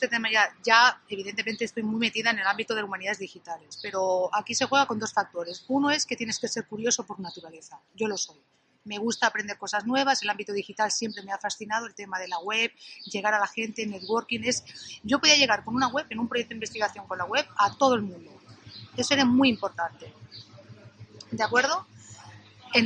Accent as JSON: {"language": "Spanish", "town": "Barcelona", "region": "Catalonia", "country": "Spain", "moved": "as an adult", "said": "yo he sido siempre becaria predoctoral de la Generalitat de Cataluña, yo soy de Barcelona"}